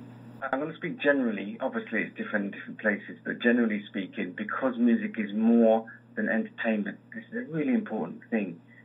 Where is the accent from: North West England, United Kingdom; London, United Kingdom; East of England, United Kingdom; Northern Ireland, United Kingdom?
London, United Kingdom; So I grew up in London, mm-hmm. and with all the sounds that you have in London